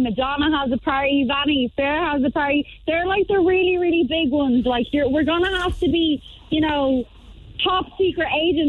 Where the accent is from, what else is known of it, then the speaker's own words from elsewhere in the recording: Ireland; I'm Irish